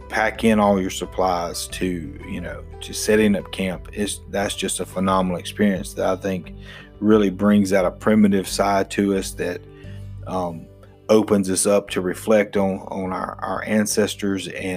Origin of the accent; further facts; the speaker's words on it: Louisiana, United States; now in Mobile, United States; Growing up in North Louisiana, living on the Gulf Coast in Mobile, alligators and snakes, they really don't bother me.